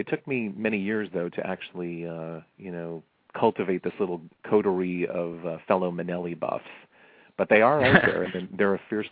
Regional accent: Lewiston, Maine, United States; the typical, you know, kid growing up in Lewiston, Maine, that's for certain.

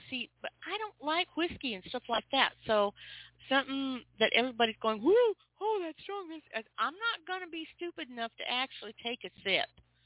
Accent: Pacific Northwest, United States; I grew up in the Pacific Northwest.

